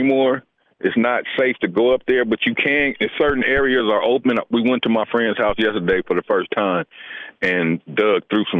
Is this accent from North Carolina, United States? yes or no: no; Altadena, California, United States; Growing up in Altadena, I grew up in Altadena. It was a black community.